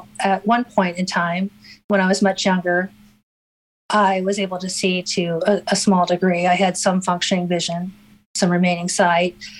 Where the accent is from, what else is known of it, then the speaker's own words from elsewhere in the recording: Nebraska, United States; I'm a native Nebraskan. I'm from Nebraska.